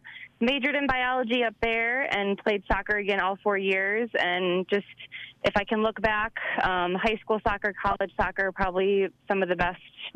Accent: Hollandale, Minnesota, United States; Yeah, so I grew up in Hollandale and went to Albert Lea High School.

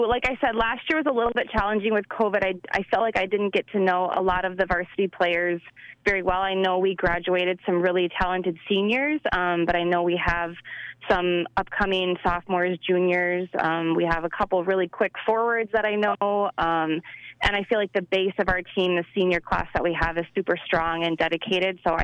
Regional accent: Hollandale, Minnesota, United States; Yeah, so I grew up in Hollandale and went to Albert Lea High School.

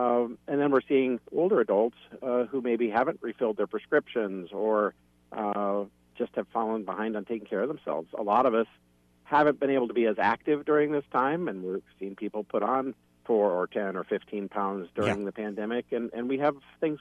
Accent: Cedar Falls, Iowa, United States; Yeah, I grew up in Cedar Falls, Iowa, attended high school there

